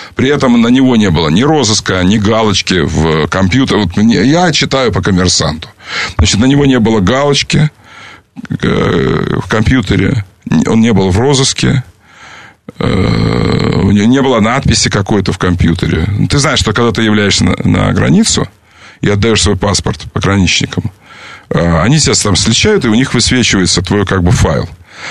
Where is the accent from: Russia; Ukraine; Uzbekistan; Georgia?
Ukraine; Kerch, Crimea; born there; сам я родился в Керчи, который есть русский город, конечно, в русском Крыму, и сроду такой был. Но в момент моего рождения он почему-то считался тоже украинским, как это ни странно звучит.